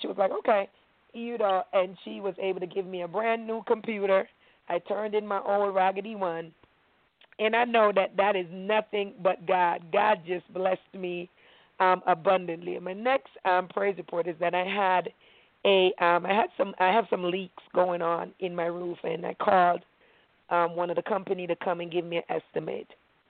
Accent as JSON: {"language": "English", "region": "Maryland", "country": "United States", "said": "I'm from Maryland."}